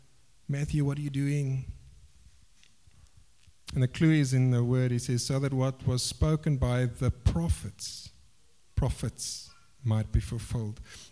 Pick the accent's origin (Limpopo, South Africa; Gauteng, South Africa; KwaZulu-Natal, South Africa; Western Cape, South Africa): Gauteng, South Africa; Boksburg; I come from Boksburg.